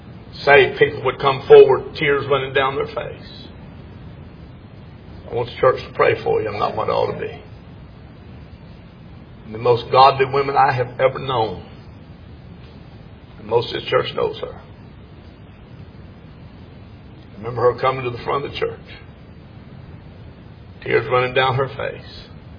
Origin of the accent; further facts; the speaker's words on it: United States; doesn't affect me, but it does because I'm an American.